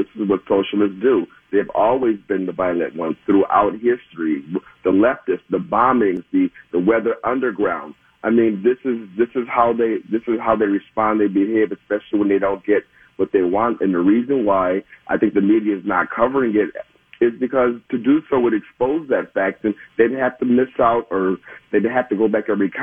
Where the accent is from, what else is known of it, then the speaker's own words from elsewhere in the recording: Milwaukee, Wisconsin, United States; I'm from Milwaukee. Milwaukee's not going to burn.